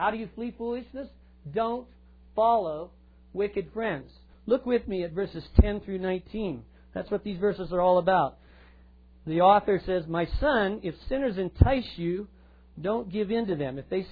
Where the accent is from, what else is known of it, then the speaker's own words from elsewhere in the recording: Colorado, United States; Cheryl and I like to say we think it's prettier than the Grand Canyon, but maybe that's because we're from Colorado.